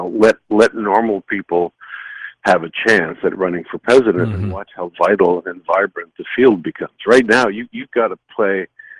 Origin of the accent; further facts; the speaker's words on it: United States; And I would say this, as an American, I would worry about America first.